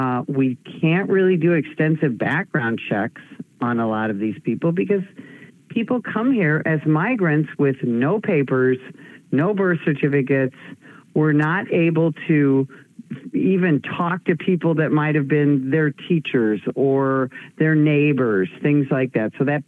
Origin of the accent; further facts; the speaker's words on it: Illinois, United States; I am born and raised in Illinois. I fled a few years ago